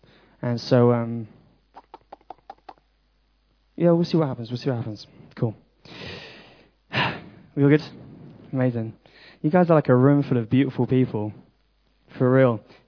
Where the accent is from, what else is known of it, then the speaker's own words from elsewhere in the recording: Enfield, London, United Kingdom; in the north of London, in a borough called Enfield. Yeah, look at that guy. This is me when I was growing up in London.